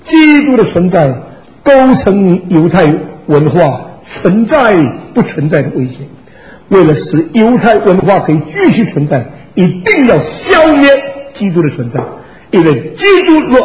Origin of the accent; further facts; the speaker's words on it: Xiamen, Fujian, China; moved away; 那是中国跟日本打仗的时候，我在厦门生的。我50年以后离开厷门以后，整整50年，我跑回我的家乡去找到我生的那个房子。